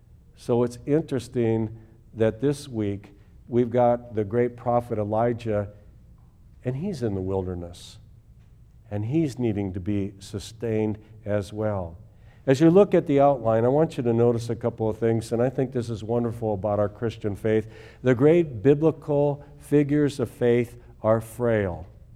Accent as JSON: {"language": "English", "region": "Iowa", "country": "United States", "said": "I have to say that because I'm from Iowa, and whenever we went north in Minnesota to go fishing, everybody said, from Iowa, what are you fishing, bullheads up here?"}